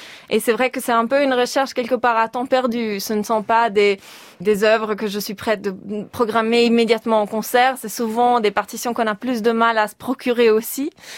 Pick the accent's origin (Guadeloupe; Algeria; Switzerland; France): Switzerland; Ticino; j'ai grandi effectivement en Suisse italienne, mais mes racines familiales ne sont pas dans cette région. Du côté de mon père, c'est la Suisse alémanique et la Suisse orientale, où on parle cette 4e langue nationale, le romanche.